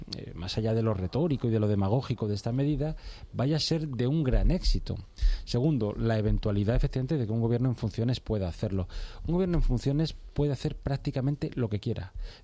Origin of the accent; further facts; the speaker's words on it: Community of Madrid, Spain; Bien, tú sabes que yo soy muy madrileño.